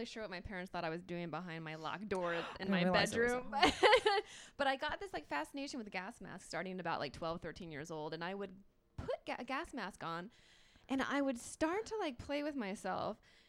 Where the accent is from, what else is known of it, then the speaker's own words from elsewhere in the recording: Riverside, California, United States; Well, I grew up in Riverside, California, about an hour outside of Los Angeles.